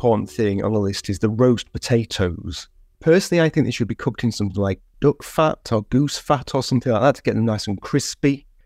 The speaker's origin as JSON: {"language": "English", "region": "Yorkshire and the Humber", "country": "United Kingdom", "said": "I'm from Yorkshire originally"}